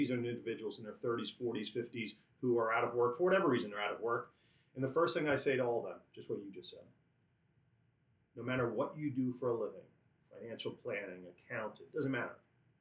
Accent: Bronx, New York, United States; also born or lived in West Point; I was born and raised in the Bronx. My parents were lived in the Bronx and proud of the Bronx, but my dad was in the Army, and at the age of four, I moved to the United States Military Academy at West Point.

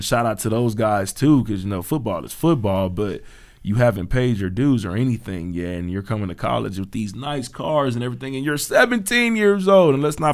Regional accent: Houston, Texas, United States; now in West Texas, United States; Yeah, I came from Houston. He came from the Dallas area, and now we're country boys.

